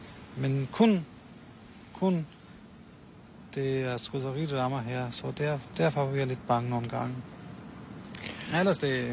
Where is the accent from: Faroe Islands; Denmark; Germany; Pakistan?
Pakistan; Jeg er fra Pakistan.